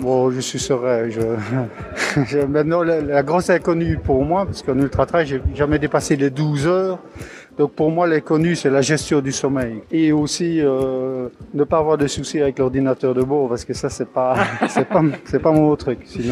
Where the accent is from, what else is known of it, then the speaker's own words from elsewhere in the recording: Wallonia, Belgium; je viens de la région de Verviers, un petit village qui s'appelle Maudizot.